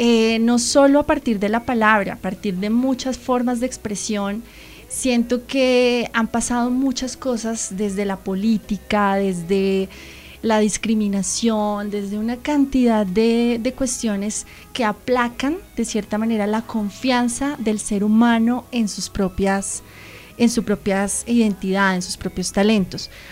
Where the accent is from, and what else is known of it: Colombia